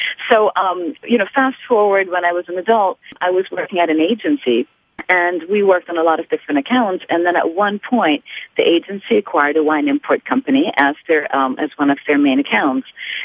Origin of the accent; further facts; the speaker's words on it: Lebanon; English is a second language; moved away as an adult; now in United States; I came from Lebanon and went to college in New York to study graphic design.